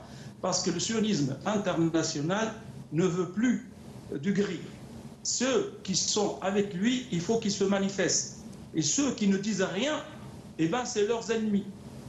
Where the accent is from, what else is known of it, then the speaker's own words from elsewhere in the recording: France; je suis français comme vous, c'est-à-dire français, c'est-à-dire méditerranéen.